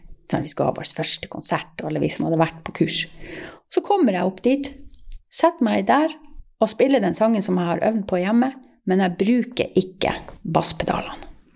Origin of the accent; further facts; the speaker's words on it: Alta, Finnmark, Norway; Fordi at jeg vokste opp på Nyvoll. Det er jo litt av bygd.